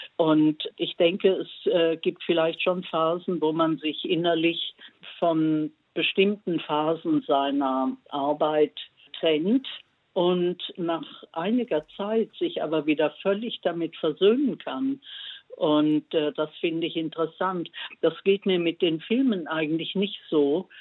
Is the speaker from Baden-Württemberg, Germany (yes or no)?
yes; Konstanz, Baden-Württemberg, Germany; Bin in meine Heimatstadt Konstanz zurückgegangen